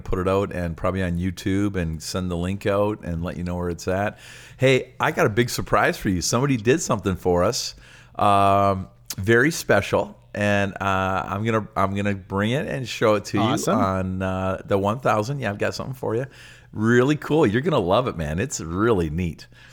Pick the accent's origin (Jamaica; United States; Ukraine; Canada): Canada; Simcoe, Ontario; My hometown named after him. Right. Simcoe Street.